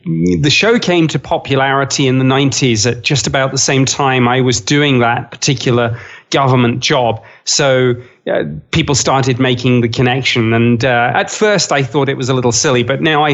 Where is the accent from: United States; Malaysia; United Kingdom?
United Kingdom; accent: British; well, you're gonna have to get used to my British accent on this show.